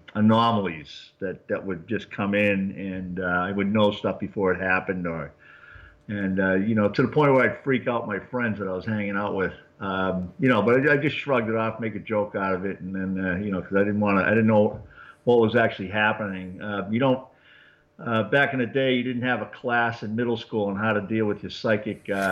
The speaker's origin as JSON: {"language": "English", "region": "Massachusetts", "country": "United States", "tie": "born or raised there", "said": "I come from Massachusetts. I grew up in Massachusetts, a few miles outside of Boston, downtown Boston, in a small suburb."}